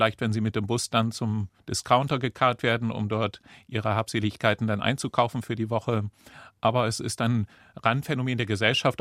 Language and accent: German; Lower Saxony, Germany; Wir haben eine Region, das ist ja meine Heimatregion, auch das Oldenburger Münsterland, die früher ganz arm war.